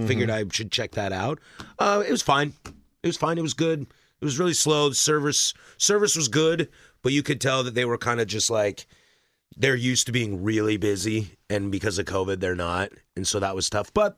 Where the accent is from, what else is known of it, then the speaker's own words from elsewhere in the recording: Vancouver, Washington, United States; also born or lived in Spokane; Yes. I was born in Spokane. I lived there till I was 11 and I grew up in Vancouver.